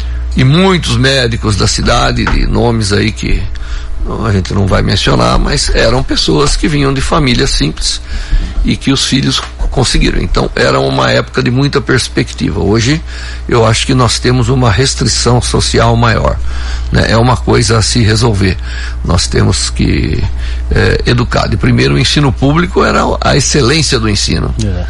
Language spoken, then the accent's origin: Portuguese; São Carlos, São Paulo, Brazil; vieram com os avós da Itália, então sou descendente dos italianos. E cresci aqui em São Carlos